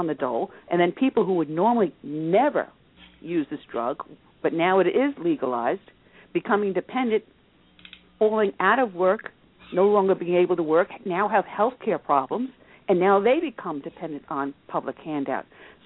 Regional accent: United States; I would say I'm an American first, I'm a conservative, and I'm a female.

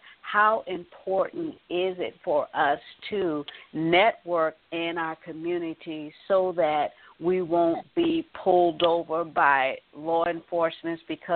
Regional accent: New York, United States; I was raised in New York, and we used to have block parties.

